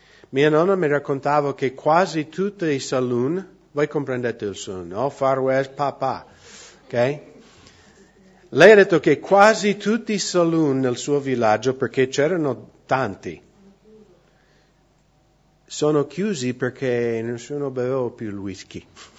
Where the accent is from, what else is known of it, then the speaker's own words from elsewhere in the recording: Seattle, Washington, United States; io vengo da Seattle, l'angolo nord-ovest degli Stati Uniti